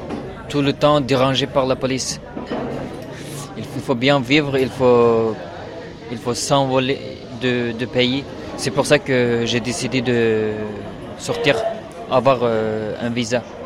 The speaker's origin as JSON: {"language": "French", "region": "Xinjiang", "country": "China", "second_language": "French", "moved": "as an adult", "lives_now": "France", "said": "Je suis Ouïghour. Je viens de Turkestan oriental. Je viens en France il y a un an."}